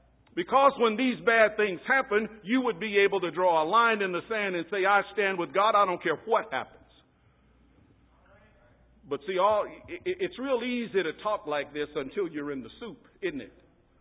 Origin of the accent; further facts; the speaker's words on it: United States; Being an American, I'm clueless.